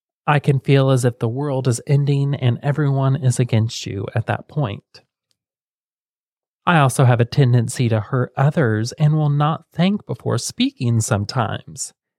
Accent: Muncie, Indiana, United States; born there; I was born on September 28th, 1990 in Muncie, Indiana as well, in the same place Shane was

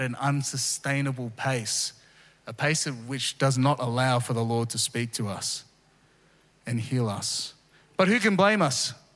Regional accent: Philippines; For me as a Filipino, there are some that I don't agree

